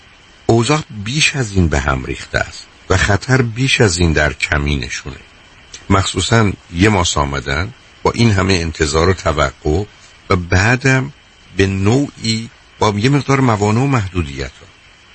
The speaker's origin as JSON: {"language": "Persian", "country": "Iran", "moved": "yes", "lives_now": "United States", "said": "بسیاری از ما از ایران اومدیم میخوایم اینجا ایرانی باشیم و ایرانی زندگی کنیم."}